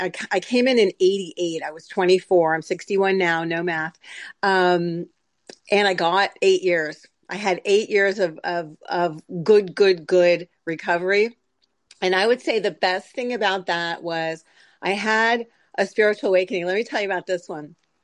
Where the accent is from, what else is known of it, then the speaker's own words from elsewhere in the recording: San Diego, California, United States; I am from San Diego. There's really strong OA there, thank goodness.